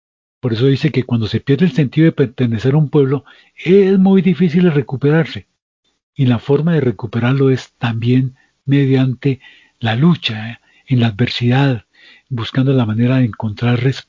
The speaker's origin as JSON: {"language": "Spanish", "country": "Colombia", "said": "como colombianos somos mucho más que antioqueños, pastusos, costeños, santanderianos, cachacos, llaneros, del Pacífico, del Amazonas"}